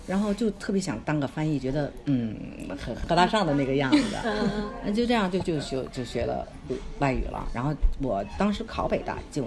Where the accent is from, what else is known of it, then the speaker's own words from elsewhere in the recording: Beijing, China; 因为我们是北京的孩子嘛，户籍来讲你是北京的，所以从北京走又回到北京